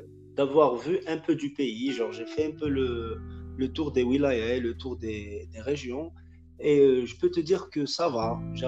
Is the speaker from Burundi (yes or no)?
no; Kabylie, Algeria; comme tu l'as dit, je suis Kabyle, je me présente en Kabyle.